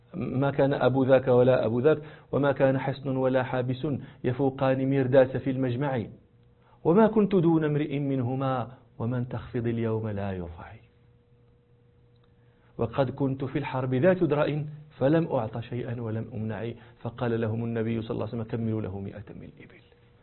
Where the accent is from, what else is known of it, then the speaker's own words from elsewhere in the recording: Morocco; من الأمثال التي يذكرها الناس عندنا في المغرب